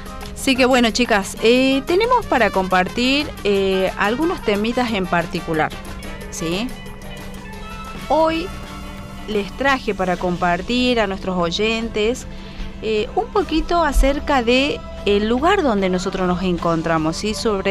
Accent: Jujuy, Argentina; yo soy jujeña

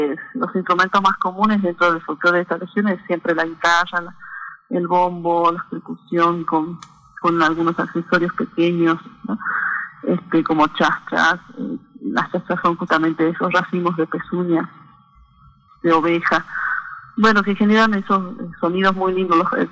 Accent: Iruya, Salta, Argentina; born there; now in Tilcara, Argentina; Sí, en Iruya, en la finca Santiago, y queda en el departamento de Iruya, provincia de Salta.

